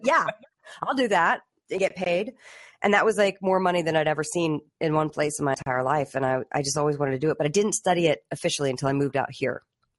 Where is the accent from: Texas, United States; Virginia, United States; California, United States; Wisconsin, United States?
Virginia, United States; Arlington; Where I grew up, I grew up in Arlington, Virginia, and with my mom.